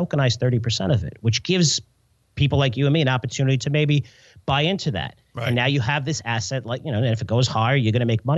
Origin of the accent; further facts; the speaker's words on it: New York City, New York, United States; I grew up in New York City and you're seeing, you know, the window washers of 40, 50, 60 story buildings.